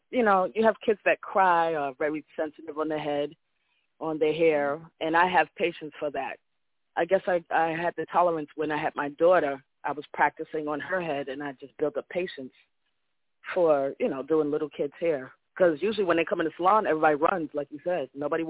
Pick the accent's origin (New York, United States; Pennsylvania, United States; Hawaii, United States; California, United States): New York, United States; Queens; Well, I'm from Jamaica, Queens, New York.